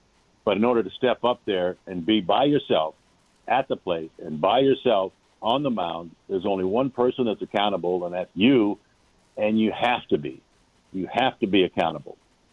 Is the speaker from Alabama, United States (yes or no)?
no; New Hampshire, United States; Well, you got to think, too, you know, I came from New Hampshire. My high school baseball season was 12 games.